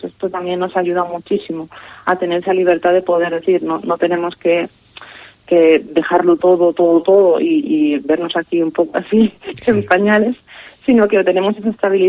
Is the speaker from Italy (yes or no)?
no; Castellón, Valencian Community, Spain; Bueno, pues eso, que soy de Castellón, pero